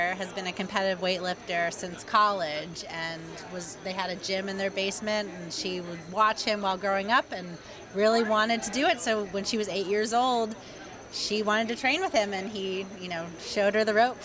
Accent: Pennsylvania, United States; I grew up outside Philadelphia.

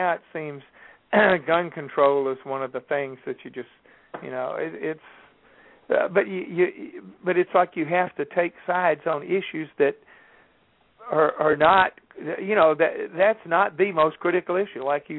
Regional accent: Georgia, United States; born there; also born or lived in Alabama; I moved down here from Alabama, and I was born in Georgia

